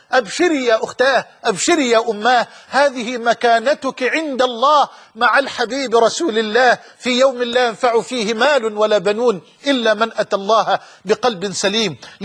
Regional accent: Egypt; وأسأله أن ينزل على بلدنا مصر من رحماته وبركاته

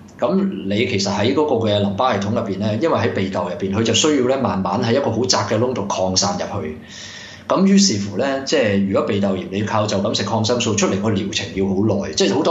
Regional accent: Guangdong, China; 其實你可以用一個我哋廣東人比較形象啲嘅

